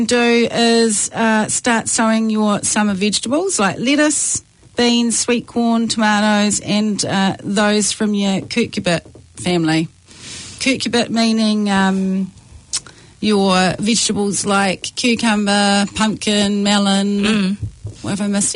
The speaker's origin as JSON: {"language": "English", "region": "Waikato", "country": "New Zealand", "said": "Oh, that sounds amazing. I'm from the Waikato."}